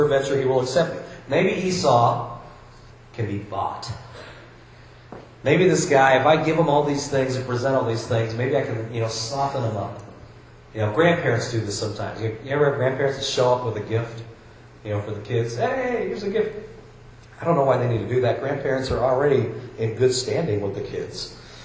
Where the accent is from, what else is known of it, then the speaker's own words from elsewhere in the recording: Iowa, United States; I mean, wrestling matches, I come from Iowa.